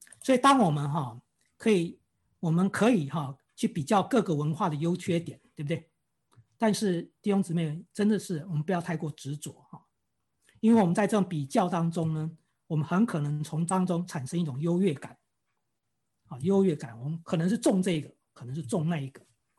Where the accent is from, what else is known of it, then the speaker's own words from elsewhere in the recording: Taiwan; accent: Taiwanese; 以前是很道地的这个台湾口音